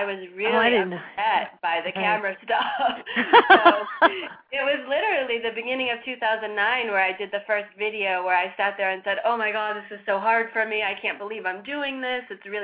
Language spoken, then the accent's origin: English; Massachusetts, United States; I grew up in Mass, actually, and then John went to school at Rhode Island School of Design, and we met in Rhode Island, and then we own property there.